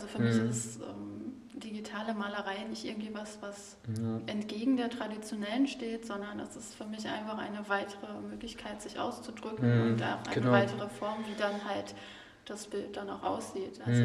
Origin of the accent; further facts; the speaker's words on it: North Rhine-Westphalia, Germany; now in Leipzig, Germany; Ich komme eigentlich aus dem Ruhrgebiet.